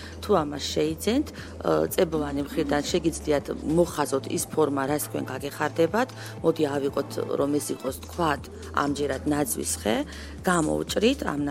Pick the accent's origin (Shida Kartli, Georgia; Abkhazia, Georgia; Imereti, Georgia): Shida Kartli, Georgia; Khashuri; born there; ცხოვრობ, დავიბადე და მოღვაწეობ ქალაქ ხაშურში